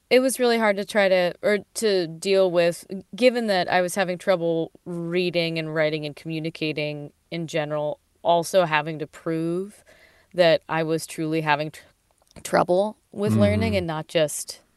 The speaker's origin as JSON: {"language": "English", "town": "Cambridge", "region": "Massachusetts", "country": "United States", "tie": "born or raised there", "also_born_or_lived": "Manhattan", "said": "Yeah, I was born in Manhattan, and then we quickly moved to Massachusetts, and that's where I really grew up, in Cambridge."}